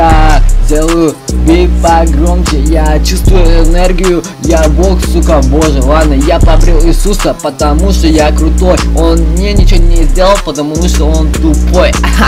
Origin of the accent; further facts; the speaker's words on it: Kazakhstan; потому что я казах